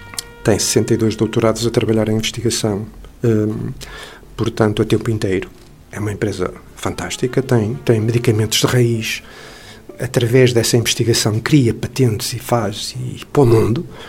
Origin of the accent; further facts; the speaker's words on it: Portugal; Epá, e eu, como português, como fico triste.